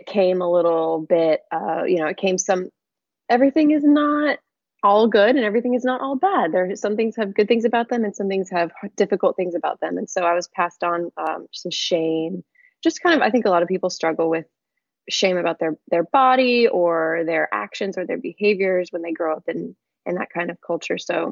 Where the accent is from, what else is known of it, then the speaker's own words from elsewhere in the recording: Nashville, Tennessee, United States; I hail from Nashville, Tennessee.